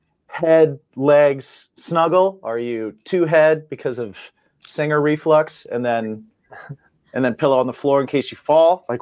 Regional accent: Indiana, United States; now in New York, United States; I'm from Indiana, so I spent a lot of time in Chicago, and then I've lived in New York longer, so.

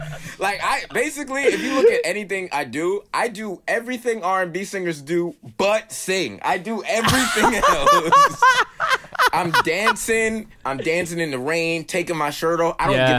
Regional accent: Brooklyn, New York, United States; You know what? I grew up in Brooklyn.

